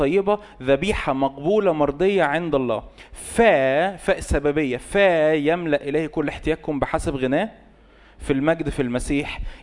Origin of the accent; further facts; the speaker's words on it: Egypt; بس أنا عارف إن إحنا كمصريين لسه محتاجة دماغنا تتظبط في القصص دي